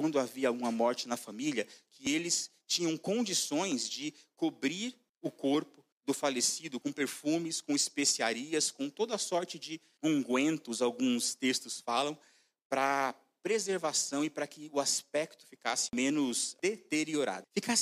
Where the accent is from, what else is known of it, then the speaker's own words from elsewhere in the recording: São Paulo, Brazil; eu cresci na Zona Sul de São Paulo, na extrema Zona Sul, para ser mais exato, e ali as pessoas eram bastante pobres, ainda são